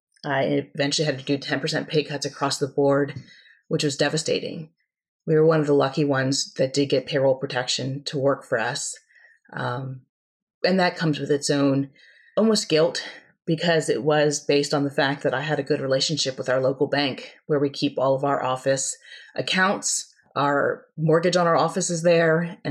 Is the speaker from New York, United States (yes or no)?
no; Richmond, Virginia, United States; I'm from Richmond, Virginia.